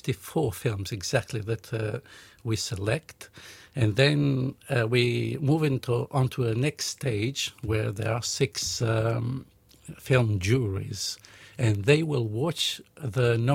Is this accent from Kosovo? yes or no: yes; Kosovo; now in United Kingdom; I come from Kosovo.